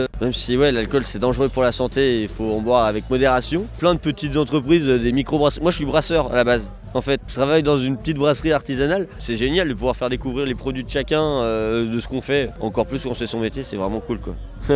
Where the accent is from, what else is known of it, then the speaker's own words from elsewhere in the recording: Maizé, France; Moi, je viens de Maizé.